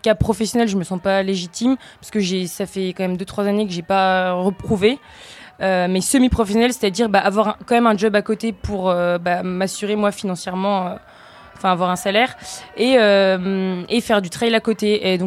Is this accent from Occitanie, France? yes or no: no; Grand Est, France; je suis originaire des Vosges. Et ça fait quelques années que j'habite en Savoie, en dessous Courchevel.